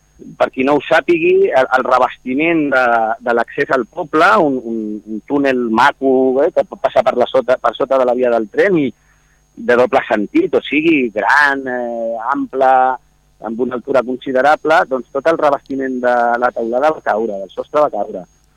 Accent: Garraf, Catalonia, Spain; Però nosaltres som garrafenys. Sí, és que, joder, és que, no sé, és que som de Garraf

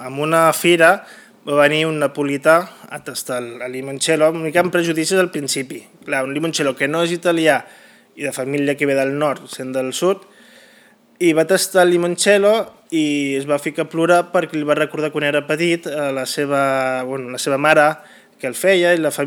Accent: Sitges, Catalonia, Spain; Bueno, jo sóc de Sitges.

